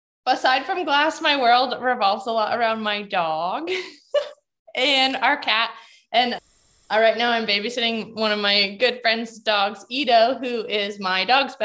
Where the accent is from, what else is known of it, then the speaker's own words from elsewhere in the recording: Kansas, United States; now in Arlington, United States; I live in Arlington, Washington now, and I grew up in Kansas, but I moved out to the Pacific Northwest to work in glass.